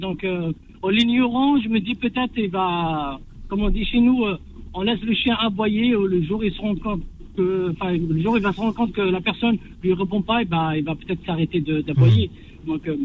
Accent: Kabylie, Algeria; accent: Kabyle; moi je pense que ça s'entend à mon accent, donc je suis kabyle

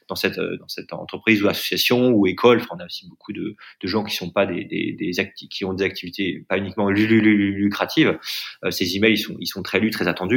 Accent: France; now in India; je suis en Inde, moi, je suis français

